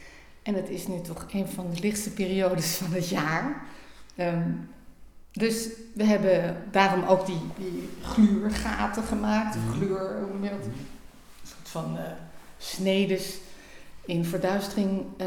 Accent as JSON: {"language": "Dutch", "town": "Amsterdam", "region": "North Holland", "country": "Netherlands", "said": "Ik kom uit Amsterdam. Daar woon ik, daar werk ik."}